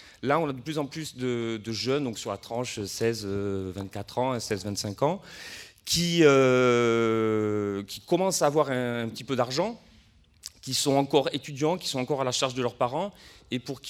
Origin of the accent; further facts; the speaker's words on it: Toulouse, Occitanie, France; alors excusez mon anglais, hein, je suis de Toulouse